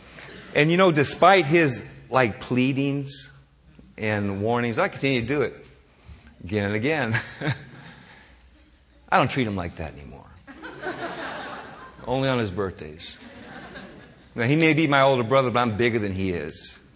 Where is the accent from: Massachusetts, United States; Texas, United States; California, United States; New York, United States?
California, United States; San Francisco; Growing up in San Francisco, Mom and Dad used to tell my older brother and me to stay away from certain areas of the city.